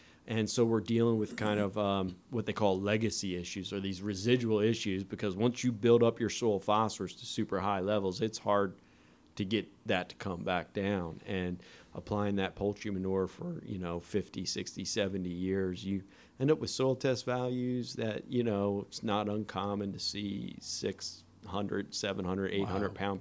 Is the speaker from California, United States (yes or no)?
no; Delaware, United States; So I was actually born and raised in Delaware, and so that's on the Delmarva Peninsula